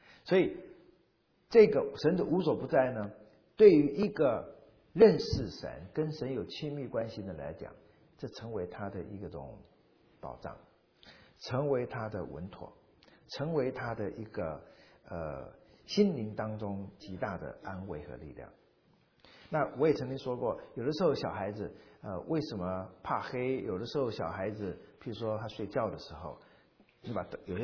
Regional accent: China; 那我们中国人的形容总是这样吗？

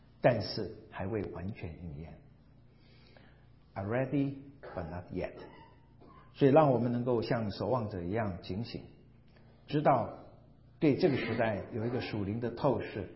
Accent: China; 好像我们中国人就喜欢说要双保险三保险

